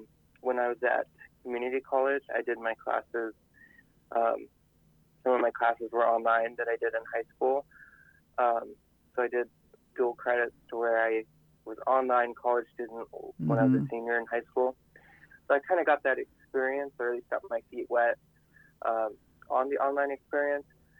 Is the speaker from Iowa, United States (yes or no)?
yes; Villisca, Iowa, United States; So I grew up in Villisca. Just a hop, jump, and skip away.